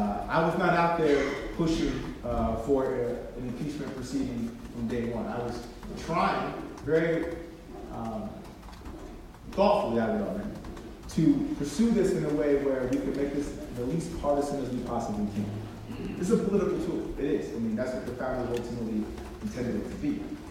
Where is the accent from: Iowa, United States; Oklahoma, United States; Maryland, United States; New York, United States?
New York, United States; Schenectady; I grew up in upstate, I grew up in Schenectady, working class kid